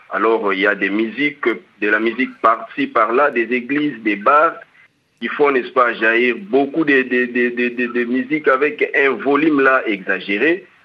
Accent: Kinshasa, DR Congo; Oui, chez nous à Kinshasa, c'est presque la même chose.

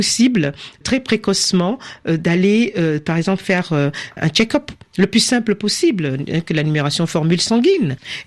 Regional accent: Côte d’Ivoire; chez nous en Côte d'Ivoire, c'est le cancer du sein qui est le premier cancer.

